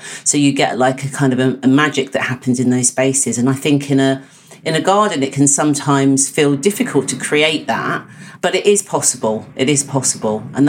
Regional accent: East of England, United Kingdom; I was brought up in Hertfordshire, which is Greenbelt.

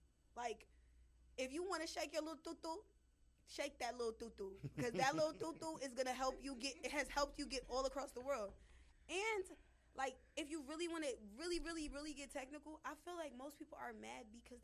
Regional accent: Bronx, New York, United States; I'm dirty and I'm from the Bronx.

